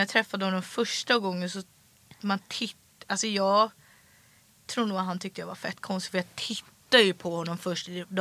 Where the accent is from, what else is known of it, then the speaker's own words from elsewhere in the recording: France; Alltså, jag är uppvuxen i Frankrike också.